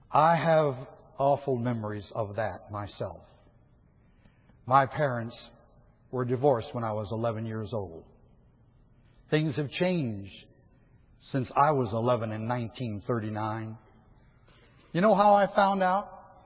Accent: Detroit, Michigan, United States; also born or lived in Florida; I was born and reared in Detroit, but lived in Florida for a while. I've lived in 7 states, so I'm all over the place.

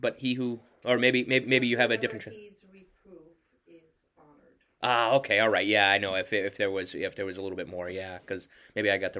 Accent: United States; because as an American, yeah, I sympathize with that.

